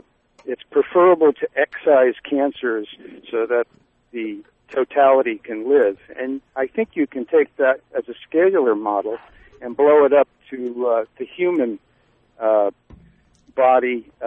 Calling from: New Haven, Connecticut, United States; New Haven.

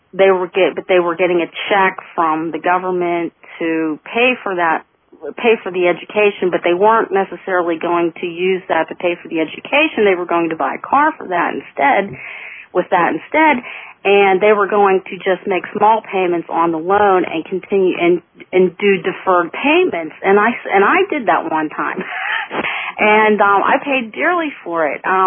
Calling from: Pittsburgh, Pennsylvania, United States; I live up on a mountain in Pittsburgh, Pennsylvania.

